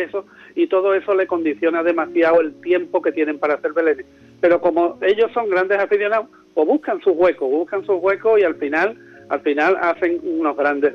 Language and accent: Spanish; Cádiz, Andalusia, Spain; also born or lived in Córdoba; yo no me crié en San Fernando, yo me crié en Cádiz.